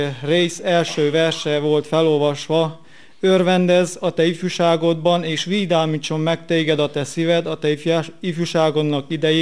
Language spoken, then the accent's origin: Hungarian; Crasna, Sălaj, Romania; otthon eltölthessek Krasznán, és nagyon jól éreztem magam, és nagyon jó volt ismét a régi dombokat és fákat látni, amit felnőttem.